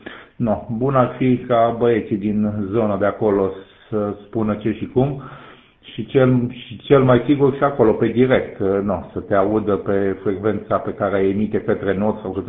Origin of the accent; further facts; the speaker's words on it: Fetești, Ialomița County, Romania; eu sunt din Ialomița, din Fetești, din sud-estul României